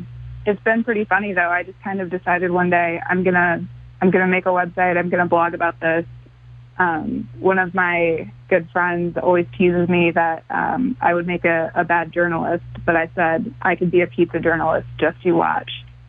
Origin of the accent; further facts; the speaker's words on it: Michigan, United States; I'm originally from Michigan, so I've been to places in Michigan.